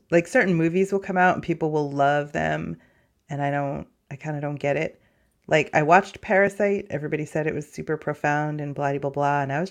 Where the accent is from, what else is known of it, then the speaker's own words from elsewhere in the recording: Ireland; I'm legitimately Irish with passport and everything.